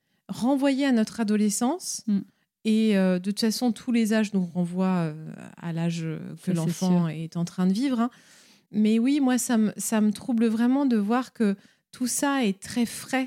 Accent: Orléans, Centre-Val de Loire, France; also born or lived in Paris; J'ai grandi à Orléans, puis ensuite à Paris.

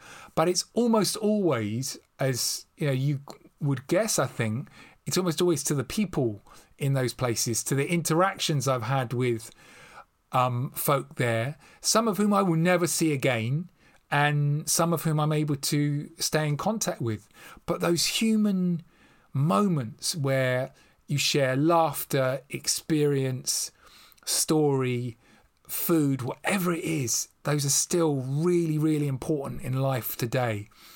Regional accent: London, United Kingdom; So dear to my heart is still where I'm from. I'm still a Londoner in my core. Not, you know, the London of privilege, but just a very normal, ordinary London

